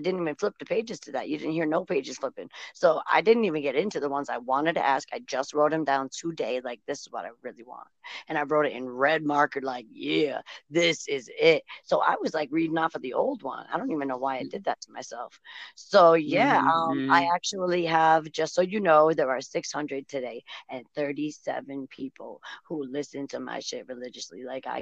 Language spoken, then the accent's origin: English; Massachusetts, United States; We talked about things about growing up in Massachusetts.